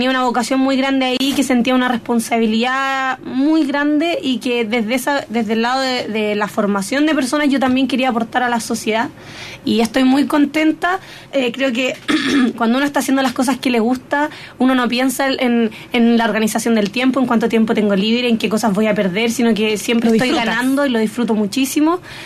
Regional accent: Linares, Maule, Chile; Estuve en un liceo particular subvencionado, soy de Linares. Estudiar en región te da otra visión también de la educación.

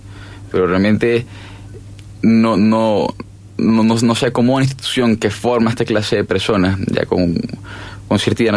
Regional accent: Venezuela; Es algo muy sencillo y es lógico, y es algo que pasó en mi país. ¿Y qué es lo peor? Que esto va en medida proporcional. Cada vez los grados son de más pequeños a más grandes. En Venezuela, mira cómo termina.

